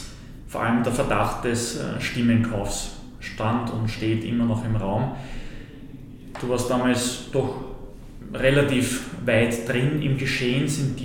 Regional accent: Austria; aber als Österreicher schaut man auch einmal kurz auf

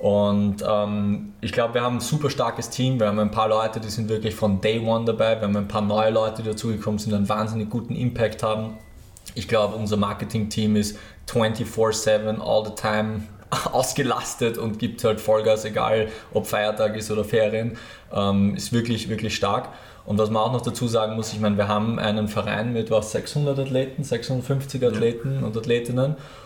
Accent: Lower Austria, Austria; Absolut, ich bin ja selber Niederösterreicher

